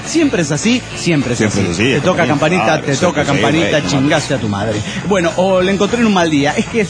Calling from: Argentina; de Vial, Argentina.

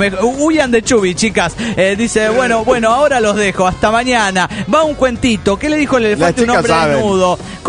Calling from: Torcuato, Buenos Aires Province, Argentina; de Torcuato, en Torcuato, Argentina.

